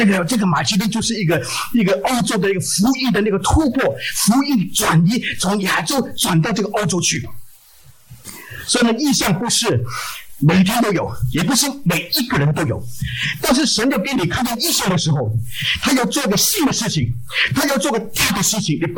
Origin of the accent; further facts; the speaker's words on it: Bangladesh; 因为我们孟加拉人很少人吃猪